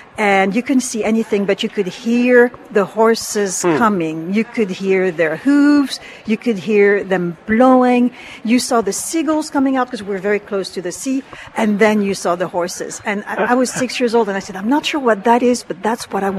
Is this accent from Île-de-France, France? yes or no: no; Deauville, Normandy, France; English is a second language; moved away as an adult; now in United States; I come from Deauville, France, which is Lexington's sister city. And I was very fortunate after high school. I was offered the opportunity to come to the States to study at the University of Kentucky.